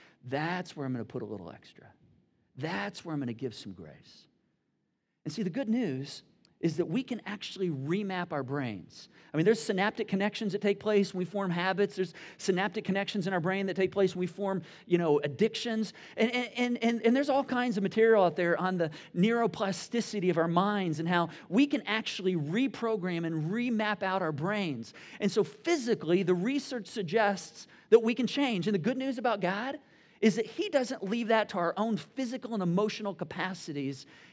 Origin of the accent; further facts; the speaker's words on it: Michigan, United States; I'm like fully Hoosier, right? But I grew up in Michigan, so I'm just like a little more Michiganian when it comes to weather forecasts, right?